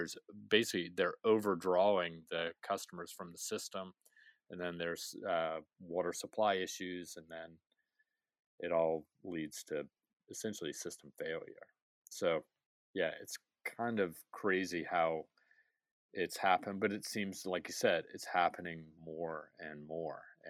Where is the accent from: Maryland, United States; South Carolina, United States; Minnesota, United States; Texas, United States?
South Carolina, United States; and I'm from South Carolina, this is what we used to do.